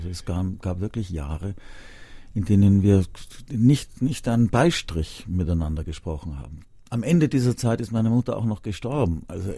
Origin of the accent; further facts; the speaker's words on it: Austria; Ich darf das ja als Österreicher total sagen.